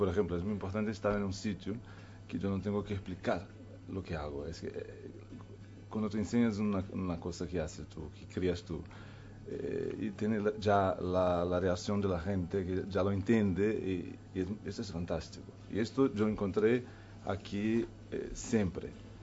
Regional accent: Brazil; Spanish is a second language; now in Barcelona, Spain; Jo soy brasileño, italiano brasileño, nací en Brasil y ya había vivido un poco en España hace 18 años.

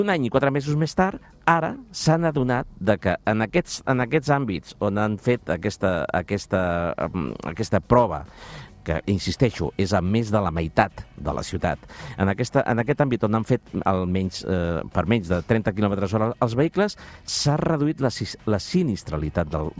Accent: Barcelona, Catalonia, Spain; born there; Jo sóc nascut a Barcelona, és el meu poble

